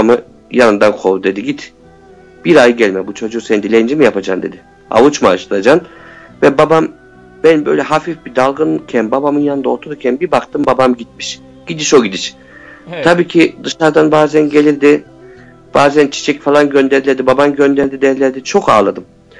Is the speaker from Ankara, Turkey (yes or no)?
yes; Ankara, Turkey; bir Ankaralı olarak hissettiğim için evet